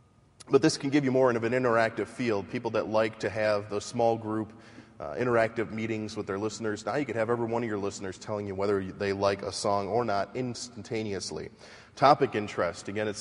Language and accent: English; Detroit, Michigan, United States; I'm from Detroit and my family all worked for Ford